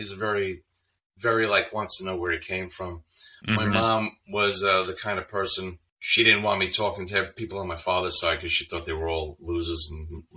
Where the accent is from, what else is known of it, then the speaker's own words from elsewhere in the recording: Lake Grove, New York, United States; I grew up in Lake Grove.